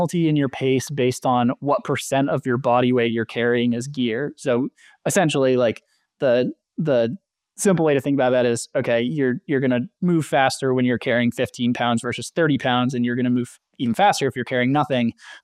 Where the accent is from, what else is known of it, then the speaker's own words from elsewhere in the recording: Maine, United States; And so I love the Northeast. I'm from Maine. I have spent a lot of time in the Whites in Vermont.